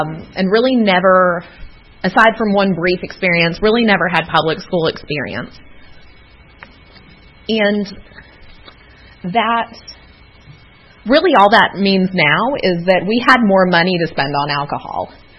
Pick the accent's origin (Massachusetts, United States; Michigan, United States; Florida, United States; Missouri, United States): Florida, United States; Palm Beach; I'm from Palm Beach, Florida